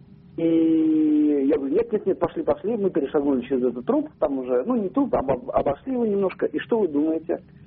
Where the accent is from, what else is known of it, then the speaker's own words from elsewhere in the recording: Moscow, Russia; я из Москвы.